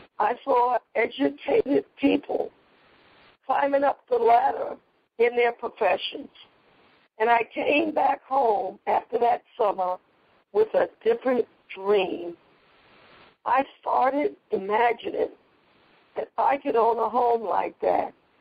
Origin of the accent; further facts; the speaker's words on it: Bronx, New York, United States; I was raised in the Bronx, New York, and was really raised in what we considered the ghetto area.